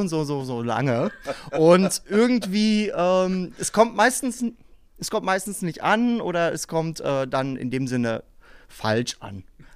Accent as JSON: {"language": "German", "town": "Dortmund", "region": "North Rhine-Westphalia", "country": "Germany", "tie": "born there", "said": "ich als gebürtiger Dortmunder komme aus dem Ruhrpott."}